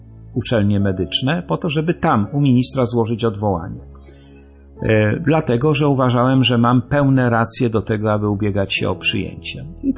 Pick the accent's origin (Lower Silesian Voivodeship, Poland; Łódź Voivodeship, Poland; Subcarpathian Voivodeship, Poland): Lower Silesian Voivodeship, Poland; Jelenia Góra; kiedy wróciłem na początku sierpnia do rodzinnej Jeleniej Góry